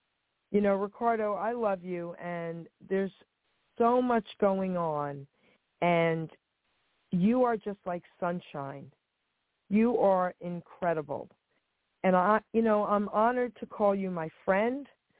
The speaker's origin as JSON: {"language": "English", "region": "New Jersey", "country": "United States", "said": "First off, he's from Trenton, New Jersey, Mercer County, and I'm from Mercer County."}